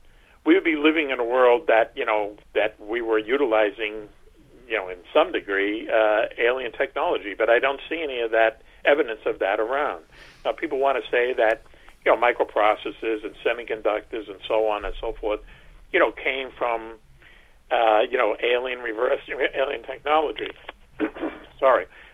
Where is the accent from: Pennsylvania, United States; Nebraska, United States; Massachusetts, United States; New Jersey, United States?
Massachusetts, United States; Boston; I grew up in Boston and in the 50s